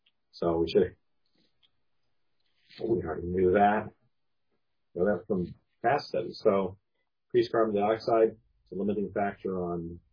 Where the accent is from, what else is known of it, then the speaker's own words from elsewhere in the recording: California, United States; since I'm from California?